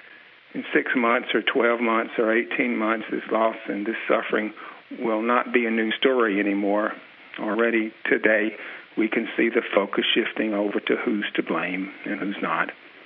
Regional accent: Jackson, Mississippi, United States; born there; I'm a novelist. I was born in Jackson, Mississippi, and like so many Mississippians, I'm also a New Orleanian, someplace down deep.

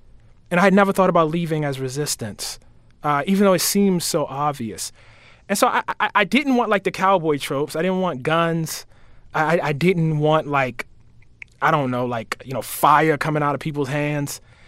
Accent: Baltimore, Maryland, United States; in the 1980s, when I'm growing up in Baltimore, you know, we didn't really have people like that.

